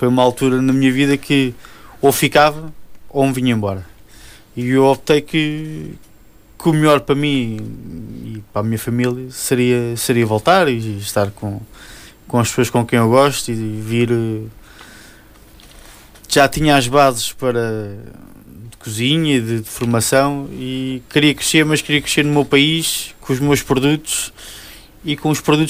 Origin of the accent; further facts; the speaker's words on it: Lisbon, Portugal; Não, eu sou de Lisboa.